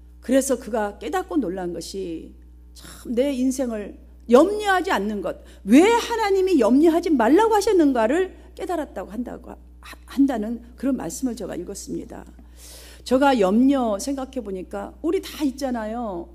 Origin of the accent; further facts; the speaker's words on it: South Korea; 다른 나라 사람들이 저를 보면서 우리 한국 사람을 보면서 아, 미국 사람으로 봐주나요? 봐주지 않아요.